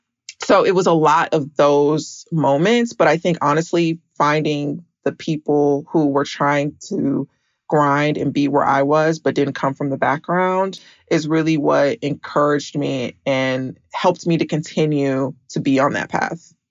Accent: Atlanta, Georgia, United States; I am from Atlanta.

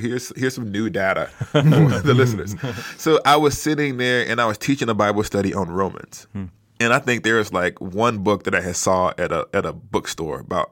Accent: Huntsville, Alabama, United States; No, I grew up in Huntsville, Alabama. Alabama, stand up for the Alabama listeners. I grew up in an all-black neighborhood, all-black church.

